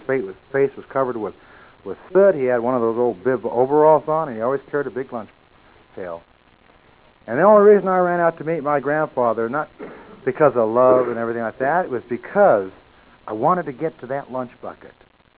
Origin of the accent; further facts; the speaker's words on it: Las Vegas, New Mexico, United States; I come from Las Vegas, New Mexico, not Las Vegas, Nevada, where all the lights are and all the excitement is, but Las Vegas, New Mexico, where we have dirt streets, we had a dirt floor